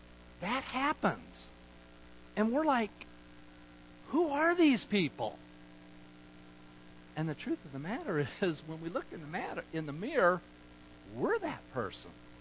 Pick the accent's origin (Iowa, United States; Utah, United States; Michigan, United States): Utah, United States; now in Texas, United States; I'm male, that person's female. I was raised in Utah, that person was raised in Massachusetts. We live in Texas.